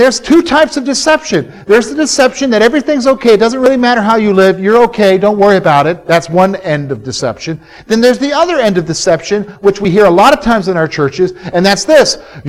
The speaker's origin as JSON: {"language": "English", "region": "the South", "country": "United States", "said": "I come from the South, and one of the big things in the South that you cannot do is mixed bathing."}